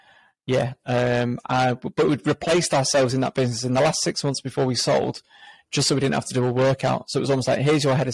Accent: Warrington, North West England, United Kingdom; we're 4 idiots from Warrington, no experience in this industry, no investors.

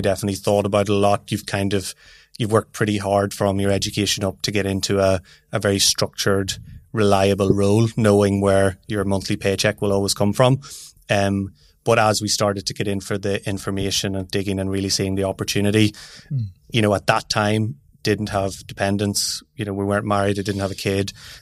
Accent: Ulster, Ireland; also born or lived in Dublin / London; Monaghan. So lived there my whole life. Played Gaelic football growing up, did a lot of athletics, and then moved to Dublin to UCD for college.

